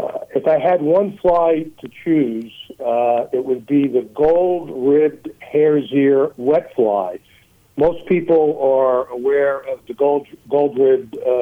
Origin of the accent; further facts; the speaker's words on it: New Jersey, United States; also born or lived in Bronx; I was born in the Bronx, but grew up in suburban New Jersey